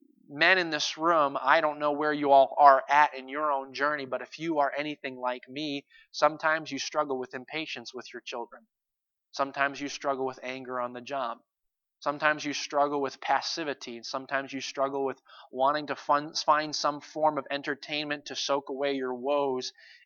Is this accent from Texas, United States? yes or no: no; Maine, United States; Now, I understand that we're in Maine and I grew up in Maine